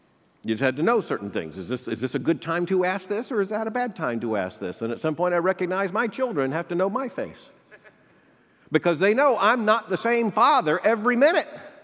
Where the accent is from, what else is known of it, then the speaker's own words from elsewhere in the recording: Florida, United States; I grew up in Florida. I recently was looking at some photographs of my boyhood in Florida.